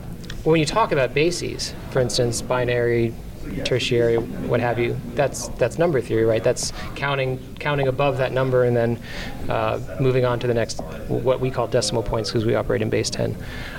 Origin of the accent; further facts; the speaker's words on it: Belgium; also born or lived in South Florida, United States; I was born here, but I have a sort of illustrious past history. I used to live in, I grew up in Belgium. I lived there for 10 years.